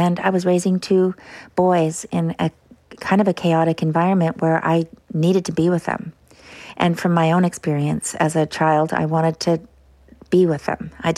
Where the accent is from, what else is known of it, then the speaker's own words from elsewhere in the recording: Ladysmith, British Columbia, Canada; It's just a tiny town, one street of stores.